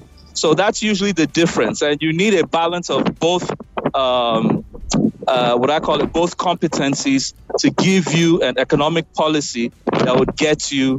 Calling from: Cotonou, Littoral, Benin; Yes, I'm calling you from, I'm just around Cotonou.

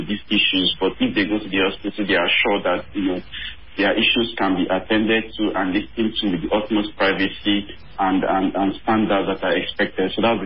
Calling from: Abuja, Federal Capital Territory, Nigeria; I'm calling from Abuja.

